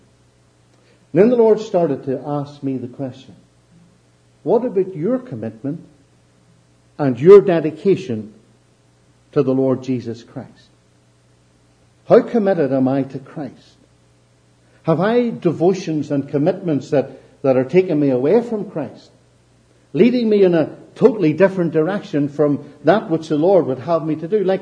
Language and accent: English; Ireland; accent: Irish; I hope my accent, you can follow me okay and understand this Irish accent.